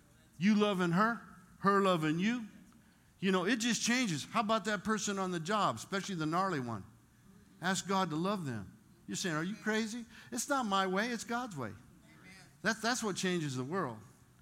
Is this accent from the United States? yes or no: yes; Las Vegas, Nevada, United States; We're from Vegas, okay? Come on, give us a break. It's our home. Vegas, they have the best food.